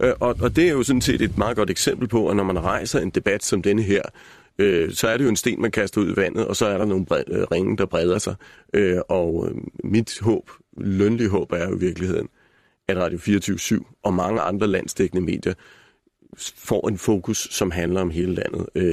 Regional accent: Region of Southern Denmark, Denmark; jeg ville meget hellere have været hjemme i Sønderjylland. Problemet for os sønderjyder er jo

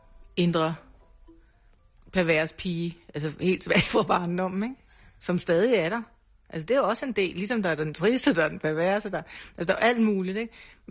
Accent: Græsted, Capital Region of Denmark, Denmark; på den anden side af Græsted, hvor jeg kommer fra

